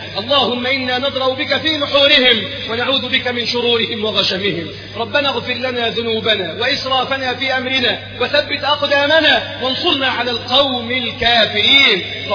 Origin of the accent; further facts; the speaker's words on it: Egypt; اللهم احفظ بلدنا مصر وسائر بلاد